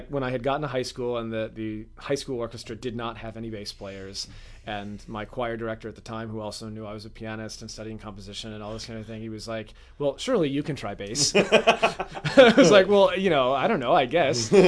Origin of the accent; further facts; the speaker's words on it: Hartford, Connecticut, United States; I grew up around Hartford, Connecticut.